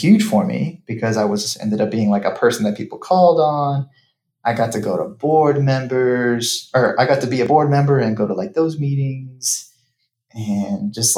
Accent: Dallas, Texas, United States; It was in Dallas at the time, which is my hometown.

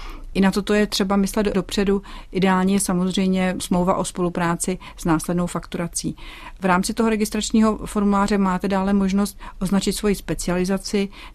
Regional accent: Moravia, Czechia; pocházím z Moravy

